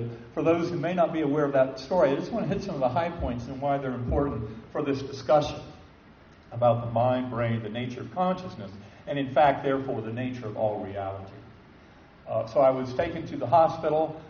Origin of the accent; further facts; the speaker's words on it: North Carolina, United States; it's not exactly what I might have been taught in my Methodist church growing up in North Carolina.